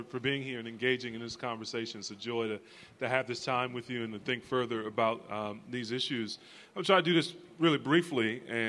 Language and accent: English; North Carolina, United States; I grew up in the Bible Belt, grew up in North Carolina in a nominally Christian home, in a nominally Christian culture setting